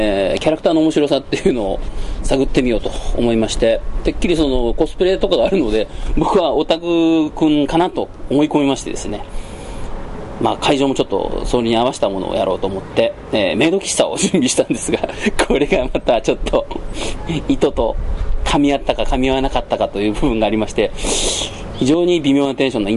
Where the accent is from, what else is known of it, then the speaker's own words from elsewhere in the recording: Osaka, Japan; あの、僕は大阪が出身なんですけど、